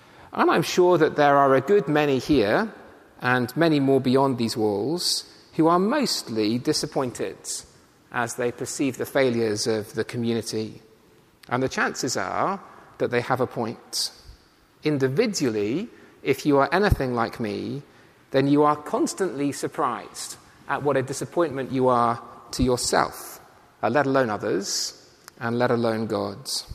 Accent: Thatcham, South East England, United Kingdom; Everywhere we go, people always ask us who we are, where we come from, and we always tell them we're from Thatcham, mighty, mighty Thatcham.

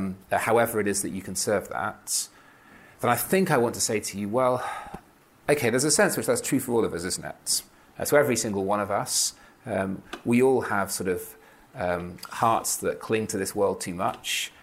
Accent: United Kingdom; I'm terrified of offending people because I'm British

